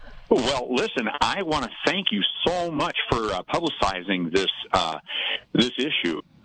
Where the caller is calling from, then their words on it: Calistoga, California, United States; I'm calling from Calistoga.